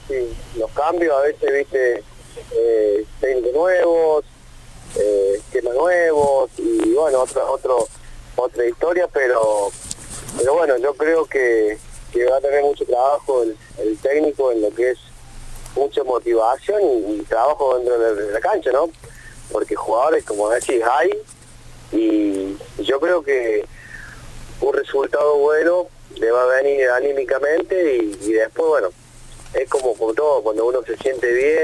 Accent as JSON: {"language": "Spanish", "region": "Córdoba", "country": "Argentina", "said": "yo, como todo cordobés, y quiero que le vaya bien a todos los equipos de Córdoba"}